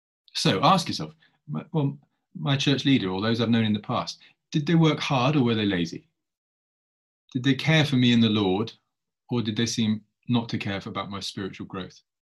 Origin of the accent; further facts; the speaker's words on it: Witney, South East England, United Kingdom; I grew up in Whitney in West Oxfordshire, which is not too far from you guys, is it?